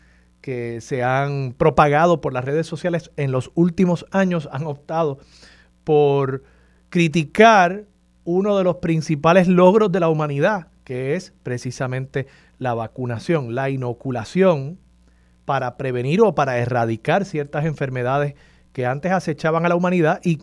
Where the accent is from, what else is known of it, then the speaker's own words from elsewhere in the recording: Puerto Rico; para que comencemos como puertorriqueños y como país